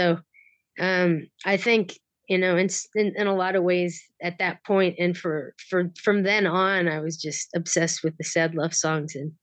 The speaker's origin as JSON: {"language": "English", "town": "North Platte", "region": "Nebraska", "country": "United States", "tie": "born or raised there", "said": "North Platte, Nebraska."}